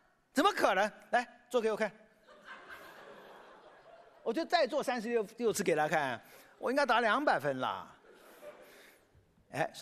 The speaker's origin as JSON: {"language": "Chinese", "country": "China", "said": "我们中国人都是这样"}